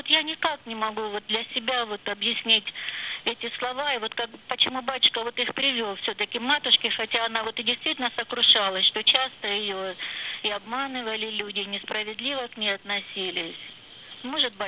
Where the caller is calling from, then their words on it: Belarus; Я звоню вам из Беларуси